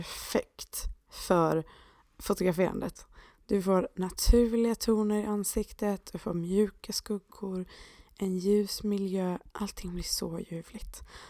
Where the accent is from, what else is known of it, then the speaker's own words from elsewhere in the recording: Borås, Västra Götaland County, Sweden; där jag växte upp i Borås, där kallades staden för Sveriges regnigaste stad.